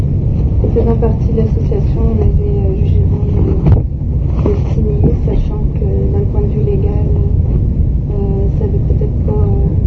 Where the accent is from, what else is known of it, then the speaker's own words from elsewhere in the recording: France; moved away; étant donné que je suis française et à cause de l'immigration